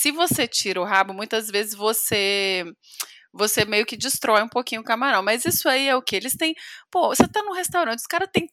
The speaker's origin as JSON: {"language": "Portuguese", "region": "Espírito Santo", "country": "Brazil", "said": "eu sou capixaba, e lá é um negócio sério. Tem lá no Espírito Santo, tem desfiadeiras de siri."}